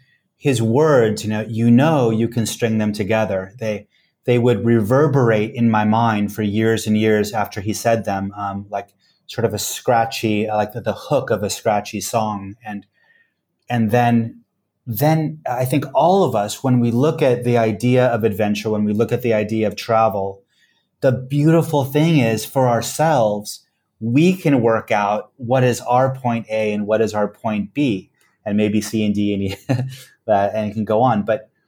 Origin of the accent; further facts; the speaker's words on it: West Coast, United States; But I come from the West Coast, and I talked to some friends